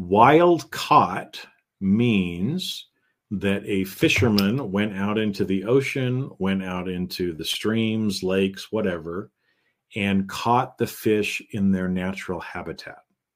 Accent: Idaho, United States; I love potatoes. I grew up in Idaho.

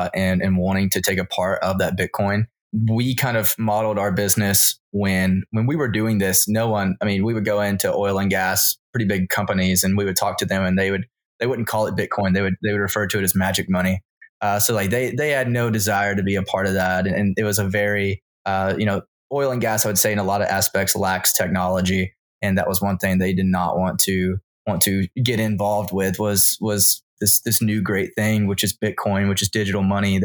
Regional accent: Texas, United States; So I am born and raised in Texas.

